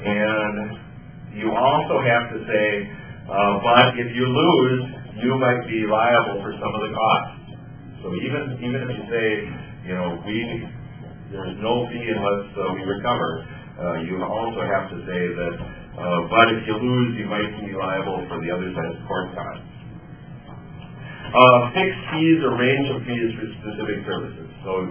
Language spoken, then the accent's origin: English; Iowa, United States; born there; So I was born here in Iowa.